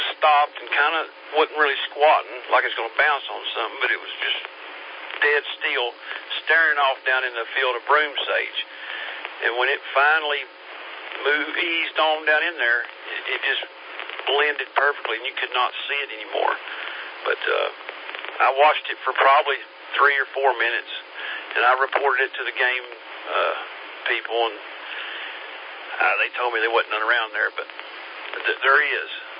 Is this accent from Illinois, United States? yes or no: no; North Carolina, United States; And I'm from Madison County, North Carolina, which is just on the other side of Asheville, so not too far away.